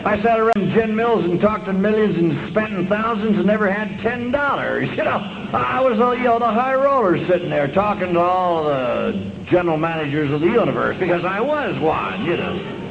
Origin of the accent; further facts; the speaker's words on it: Los Angeles, California, United States; Being Irish and Italian, hell, all that means is you're not overly intelligent. That's all that means, yeah. There's absolutely nothing else going for it. Because I was born and raised in L.A.